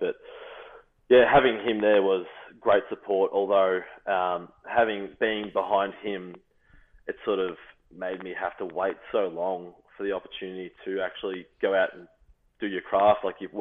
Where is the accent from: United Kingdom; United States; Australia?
Australia; basically being another Australian that sort of helped with any homesickness that might have happened